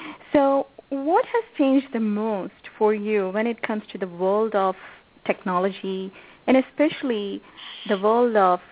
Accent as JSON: {"language": "English", "country": "India", "lives_now": "United States", "said": "I started my career from India. So this is a way where I can connect with my home country and the people in the home country."}